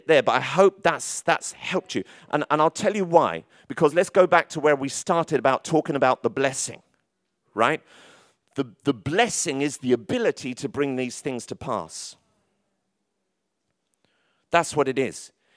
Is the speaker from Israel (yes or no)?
no; Tottenham, London, United Kingdom; as you do, growing up in Tottenham.